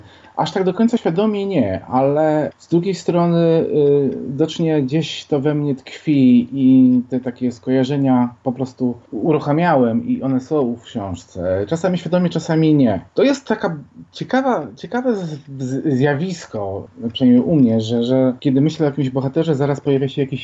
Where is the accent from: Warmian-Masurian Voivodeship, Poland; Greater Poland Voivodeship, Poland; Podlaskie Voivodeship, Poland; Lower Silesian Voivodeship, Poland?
Warmian-Masurian Voivodeship, Poland; Olsztyn; born there; ja jestem mieszczuchem z urodzenia. Urodziłem się w Olsztynie jakiś czas temu i z nosa nie wciłem poza miasto. Żyłem zawsze w mieście